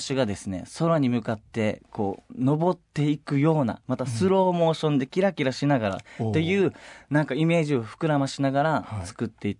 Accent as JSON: {"language": "Japanese", "town": "Uruma", "region": "Okinawa", "country": "Japan", "tie": "born or raised there", "said": "結構まあ僕たち地元沖縄でうるま市っていうところに住んでいて"}